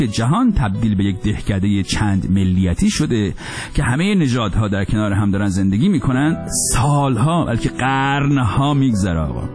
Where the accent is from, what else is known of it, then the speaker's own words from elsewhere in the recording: Iran; moved away; منم تا وقتی مهاجرت نکرده بودم و از ایران خارج نشده بودم،